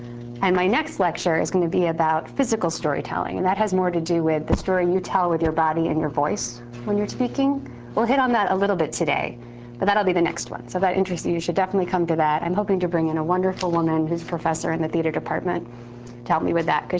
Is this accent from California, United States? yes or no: no; New York, United States; So I'm originally from New York.